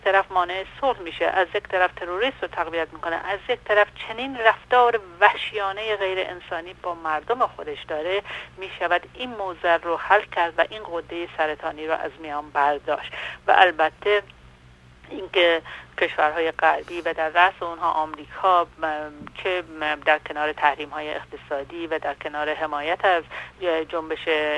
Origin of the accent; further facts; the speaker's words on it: Iran; برای من خب به عنوان یک ایرانی بسیار دردناک بود